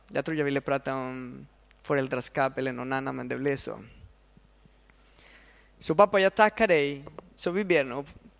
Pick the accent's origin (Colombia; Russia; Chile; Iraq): Colombia; now in Sweden; Jag är från Colombia